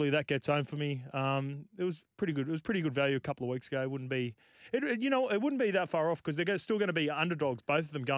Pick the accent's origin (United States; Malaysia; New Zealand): New Zealand; I'm a neutral being a Kiwi